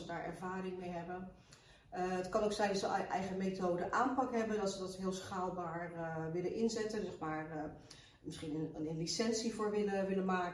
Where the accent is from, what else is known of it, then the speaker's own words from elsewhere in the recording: Rotterdam, South Holland, Netherlands; Ook al ben ik Rotterdamse